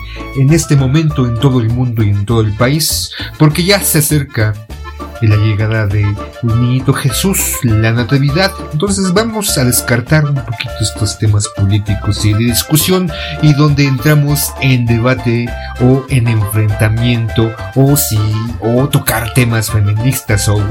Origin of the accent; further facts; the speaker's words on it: Mexico City, Mexico; yo como chilango, como tocado por los mismísimos dioses, viviendo en el ombligo del mundo